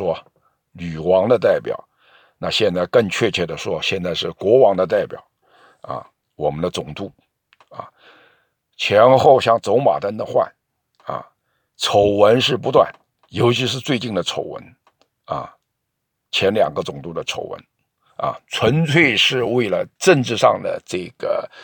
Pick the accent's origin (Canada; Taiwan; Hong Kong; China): Canada; 而我们加拿大人或者说英国的老百姓交遗产税是40%啊